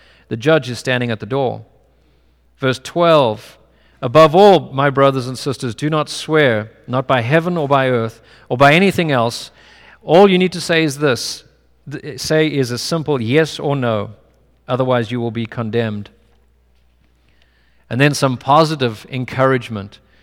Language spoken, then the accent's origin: English; Cape Town, Western Cape, South Africa; born there; I was born in Cape Town, and as a result, I speak differently to someone who was born in Johannesburg.